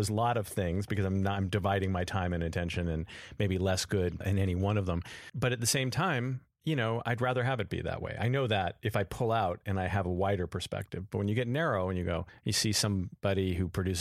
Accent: Encino, California, United States; also born or lived in Beverly Hills; I grew up in Encino. My parents were divorced when I was about 13, 14. I lived with my father and he moved to Beverly Hills.

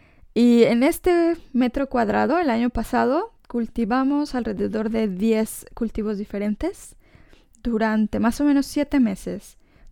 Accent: Mexico; que soy mexicana, que estoy acostumbrada a cierta dieta

